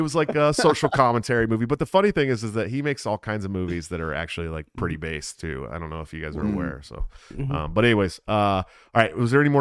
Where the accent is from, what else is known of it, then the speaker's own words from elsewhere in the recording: California, United States; Listen, I'm from California. I promise you guys in California, you don't know what that feels like.